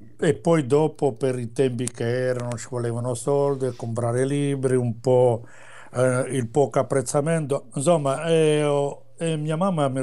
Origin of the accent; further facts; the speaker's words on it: Sicily, Italy; now in Belgium; ci sta un forte sentimento delle mie origini italiane, dalla Sicilia